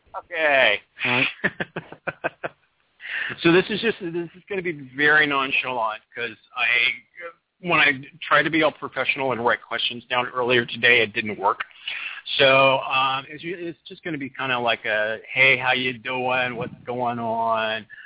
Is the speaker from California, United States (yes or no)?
no; Ephrata, Washington, United States; But we grew up together in Central Washington, in Ephrata, and he and I got to see a lot of stuff together.